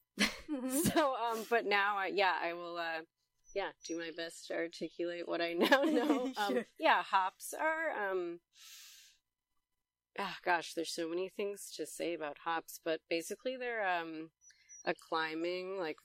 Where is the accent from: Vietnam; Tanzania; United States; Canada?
United States; New York; I'm originally from Albany County, New York, about an hour and a half north of here.